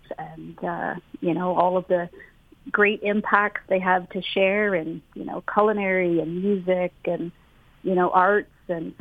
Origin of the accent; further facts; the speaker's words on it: Oshawa, Ontario, Canada; I grew up in an urban area. I grew up in Oshawa, Ontario, and, you know, I have mixed Indigenous and British heritage.